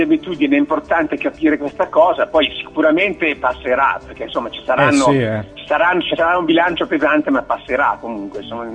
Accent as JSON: {"language": "Italian", "town": "Milan", "region": "Lombardy", "country": "Italy", "said": "io sono di Milano, quindi sono in zona"}